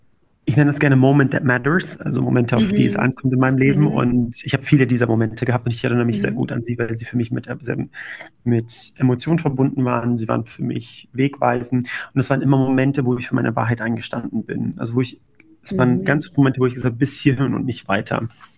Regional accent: Freising, Bavaria, Germany; Wo ich herkomme, das war damals in Freising.

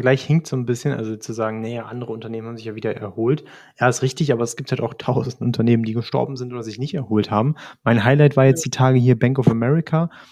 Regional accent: Baden-Württemberg, Germany; Deswegen habe ich es noch nicht gemacht, da bin ich Schwabe.

